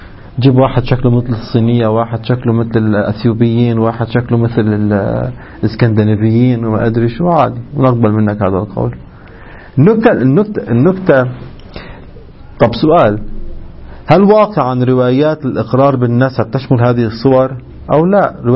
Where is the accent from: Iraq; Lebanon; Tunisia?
Lebanon